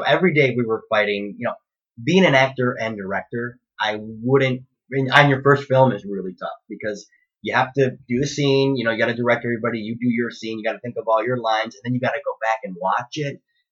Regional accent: United States; First off, not only that, but, like, I'm this American guy.

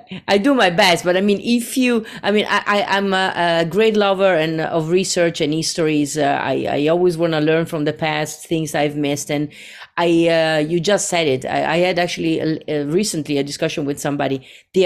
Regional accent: Portogruaro, Veneto, Italy; Me, born and raised in Portogruaro, I'm in the middle, so I got the best of the mountain.

